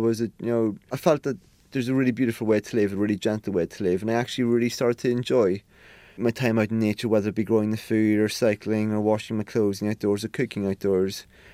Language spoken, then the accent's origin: English; Ireland; You know, I grew up in Ireland